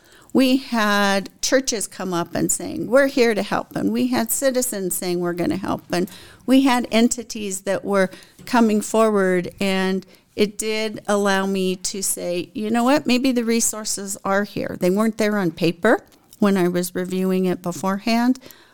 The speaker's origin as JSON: {"language": "English", "town": "Alamosa", "region": "Colorado", "country": "United States", "tie": "born or raised there", "said": "I was born and raised here in Alamosa. I went to Alamosa High School, Adams State University."}